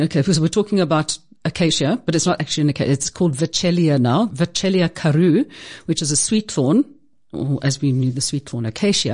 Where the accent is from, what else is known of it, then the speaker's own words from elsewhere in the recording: South Africa; I'm South African and British